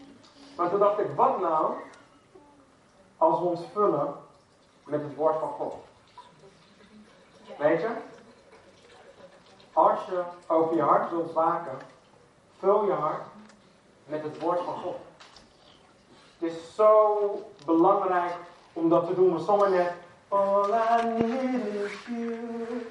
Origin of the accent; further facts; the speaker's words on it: Netherlands; Wij als Nederlanders zouden dat misschien zeggen.